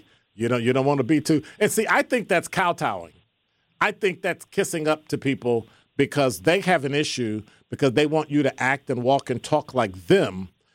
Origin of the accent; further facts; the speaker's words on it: Chicago, Illinois, United States; if you knew where I grew up in Chicago, it was ghetto.